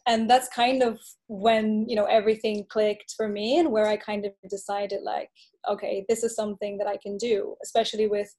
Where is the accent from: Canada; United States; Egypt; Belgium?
Belgium; Flanders; I really thought I was going to Leuven because, you know, I'm from Limburg, so it was closest.